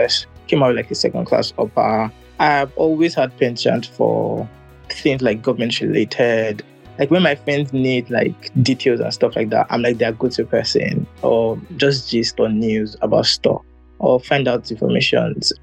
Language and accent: English; Lagos, Nigeria; So born and bred in Lagos, went to private schools, boarding house obviously, but also I'm sure a lot of people would resonate with this. My dad is from Ekiti